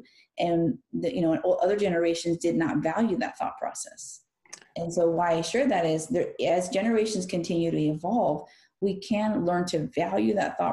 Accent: California, United States; Because we're from California, they assumed, and it's a fair assumption, that you're from Mexico, right?

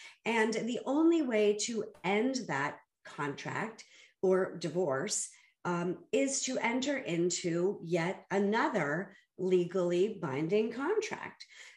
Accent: Boston, Massachusetts, United States; I grew up in Boston. It runs in my blood

